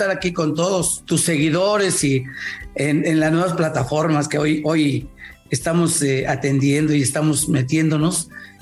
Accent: Mexico; estoy muy contento, como mexicano, como Puma, como representante del fútbol mexicano

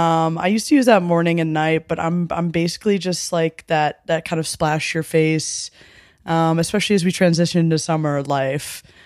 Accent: Midwest, United States; I think I had rum-chata before I actually had horchata, because I'm from the Midwest

